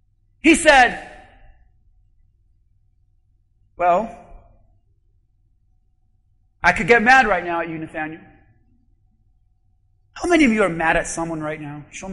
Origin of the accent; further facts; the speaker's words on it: Hialeah, Florida, United States; It's like when I tell people I'm from Hialeah, they're like, this guy is a ref. Don't trust him. He's from Hialeah. Be careful with that one. He's from Hialeah. We're from Kendall. It's different.